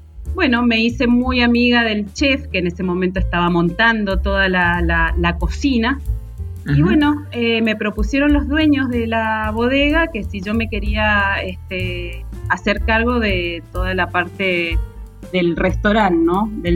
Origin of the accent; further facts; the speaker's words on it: General Alvear, Mendoza, Argentina; now in Mendoza, Argentina; me vine a vivir a Mendoza desde General Alvear, muy joven, porque bueno, General Alvear en aquella época no existían facultades, universidades